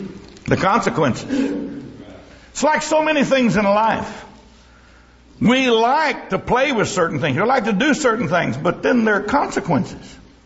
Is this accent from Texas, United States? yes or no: yes; Ocala, Texas, United States; I was born in Ocala. I've been there. I own land there. I grew up there. It's up there in Central Texas, about 20 miles out of Lampasas, on the Rocky Creek and Lampasas River where they fork.